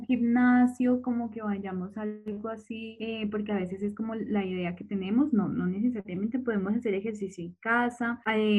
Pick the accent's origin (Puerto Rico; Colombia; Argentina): Colombia; eso implicó el cuestionamiento incluso como sociedad colombiana